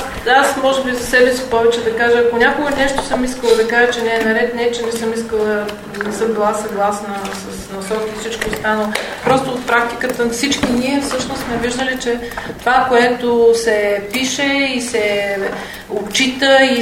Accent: Gabrovo, Gabrovo Province, Bulgaria; born there; Може би факта, че не обичам да се харчат пари, защото съм габровец по рождение.

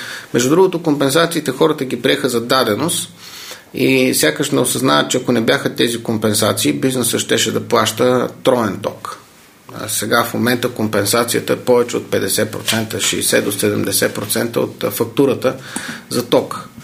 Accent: Haskovo, Haskovo Province, Bulgaria; Да сме от Хаскол, от една езикова гимназия, така е.

